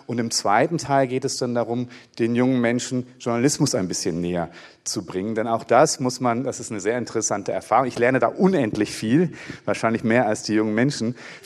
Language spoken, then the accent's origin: German; West Germany, Germany; ich bin in Westdeutschland aufgewachsen